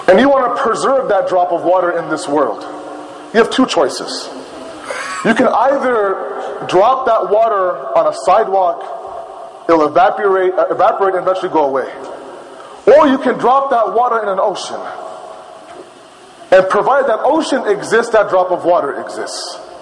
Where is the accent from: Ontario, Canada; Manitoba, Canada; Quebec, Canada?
Ontario, Canada; Toronto; I mean, I'm born and raised in Toronto.